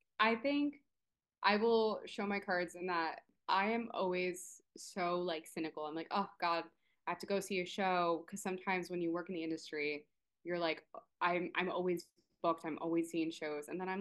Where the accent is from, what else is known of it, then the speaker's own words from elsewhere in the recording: New York City, New York, United States; I'm a New Yorker born and raised, so I'm originally from the Bronx. I'm Puerto Rican and Albanian.